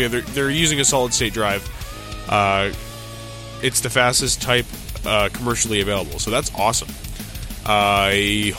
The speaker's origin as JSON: {"language": "English", "country": "Canada", "said": "because I'm Canadian."}